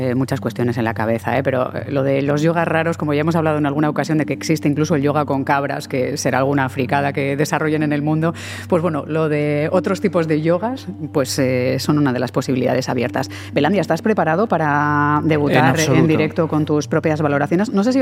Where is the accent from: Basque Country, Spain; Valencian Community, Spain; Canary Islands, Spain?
Basque Country, Spain; ¿Somos o no somos vascos?